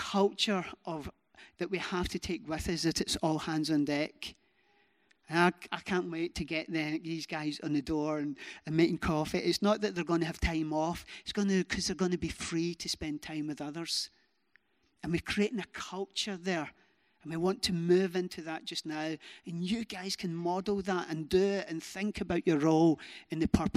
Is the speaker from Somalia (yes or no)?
no; United Kingdom; We're very British, aren't we, when it comes to ministry?